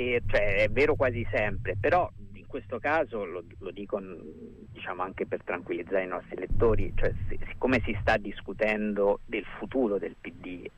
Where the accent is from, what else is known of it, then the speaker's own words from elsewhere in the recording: Rome, Lazio, Italy; non io che sono romano e nemmeno altri romani